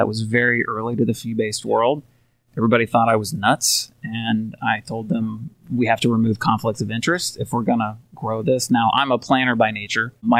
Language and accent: English; Kansas, United States; I grew up in Kansas, but I started my practice in Phoenix, Arizona, with the bright idea of starting a relationship-based business in a city where you don't know anybody.